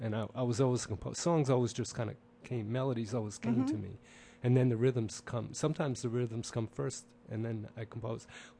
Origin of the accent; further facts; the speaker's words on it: New York, United States; I'm from New York, and I grew up around Dominican Republic, Puerto Ricans, African Americans, Asians, you know.